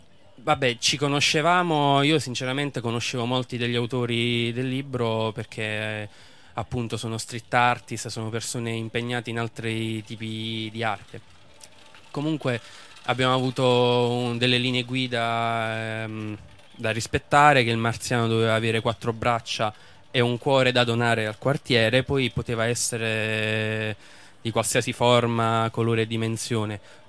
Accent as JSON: {"language": "Italian", "town": "Rome", "region": "Lazio", "country": "Italy", "said": "io non sono di quel quartiere nello specifico, sono di Tiburtino Terzo."}